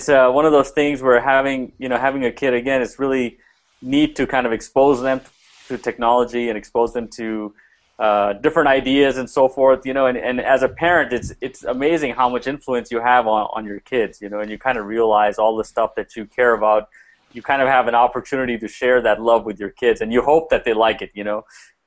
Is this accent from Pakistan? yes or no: yes; Pakistan; now in United States; I grew up in Pakistan for a little bit, and then I moved to the States after that. I've kind of been living in the U.S. ever since. We moved around a bit, kind of moved around from the East Coast to the South to the, you know, to the West